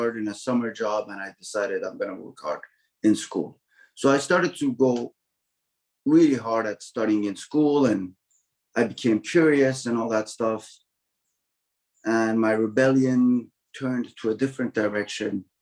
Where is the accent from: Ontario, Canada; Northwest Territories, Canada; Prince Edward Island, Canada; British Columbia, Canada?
Ontario, Canada; Toronto; I lived in Toronto, and I grew up in Scarborough partly, and in the West End of Toronto.